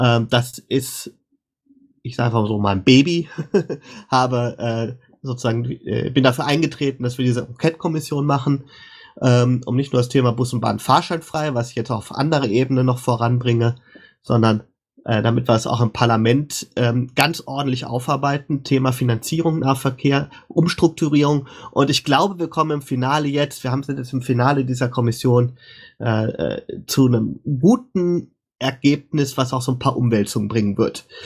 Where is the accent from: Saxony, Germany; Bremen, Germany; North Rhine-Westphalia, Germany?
North Rhine-Westphalia, Germany; Bielefeld; also born or lived in Hesse; now in Düsseldorf, Germany; Ich Bin irgendwann mal in Hessen in einer Stadt geboren, die es nicht mehr gibt. Bin dann in Bielefeld aufgewachsen, habe da lange gelebt und jetzt allerdings schon seit 1998 Düsseldorfer